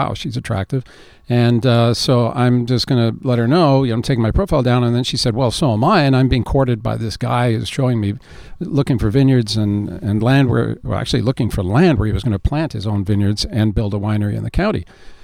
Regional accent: Montreal, Quebec, Canada; I grew up in Montreal.

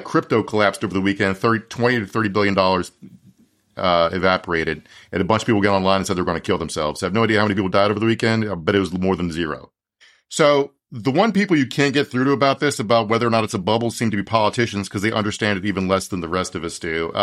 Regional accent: Virginia, United States; I'm going to focus on my home state of Virginia

